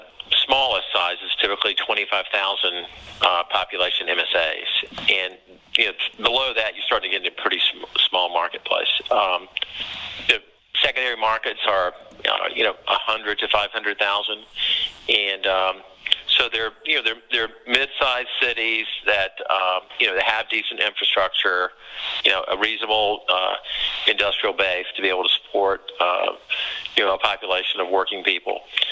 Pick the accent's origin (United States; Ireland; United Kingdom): United States; Omaha, Nebraska; I grew up in Omaha, therefore I have a particular connection to Omaha.